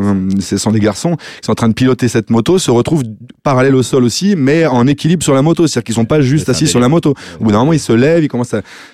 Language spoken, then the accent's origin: French; Saint-Nazaire, Pays de la Loire, France; Alors, je viens de Saint-Nazaire